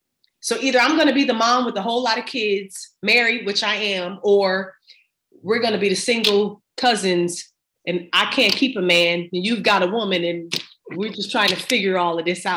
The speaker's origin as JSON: {"language": "English", "town": "Buffalo", "region": "New York", "country": "United States", "tie": "born or raised there", "said": "even like people from my hometown, Buffalo, who all watch the show, whenever I go home"}